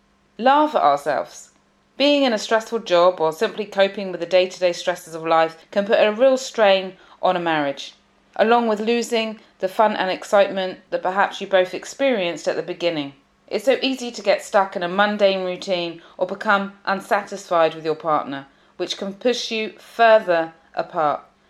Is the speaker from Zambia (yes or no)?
no; United Kingdom; I'm British, I do love sarcasm.